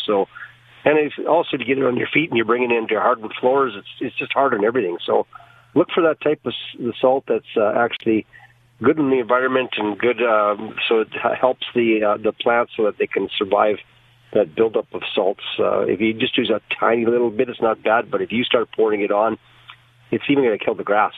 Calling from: Kelowna, British Columbia, Canada

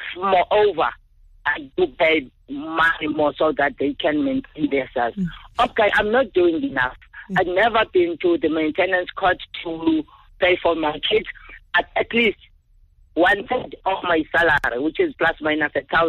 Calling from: Western Cape, South Africa; from Southern Cape.

